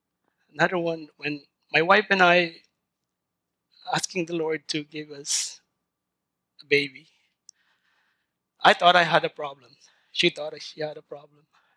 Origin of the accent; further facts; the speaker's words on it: Philippines; I grew up in the Philippines with very little.